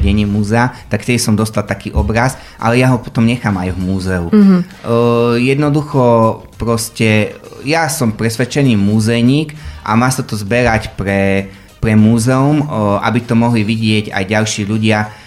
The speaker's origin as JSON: {"language": "Slovak", "region": "Košice Region", "country": "Slovakia", "said": "ja som fakt taký lokal patriot, ja som Zemplínčan telom a dušou, hej, takže ja stále viem, že som Zemplín a potom som Slovák, ale prioritne som Zemplínčan."}